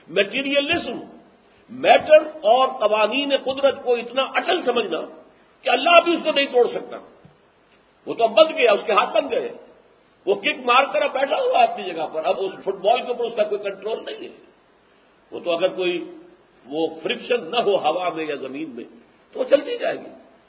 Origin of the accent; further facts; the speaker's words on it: India; born there; پھر سوچئے، ہمیں ہندوستان میں پیدا کر دیا گیا، کیا میرا چوائس تھا؟